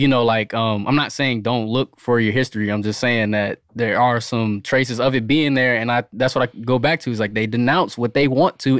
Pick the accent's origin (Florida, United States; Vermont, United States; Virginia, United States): Virginia, United States; when I was growing up in Virginia, definitely, like, going, it was like, oh, I'm this and that.